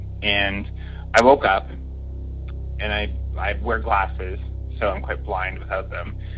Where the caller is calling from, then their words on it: Toronto, Ontario, Canada; I'm calling from Toronto, Canada, and I have quite a few stories